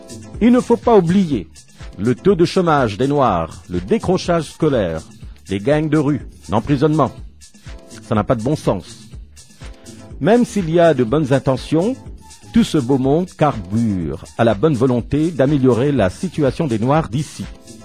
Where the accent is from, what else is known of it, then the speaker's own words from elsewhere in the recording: Cameroon; now in Canada; Tu viens d'où? Et je réponds, du Cameroun.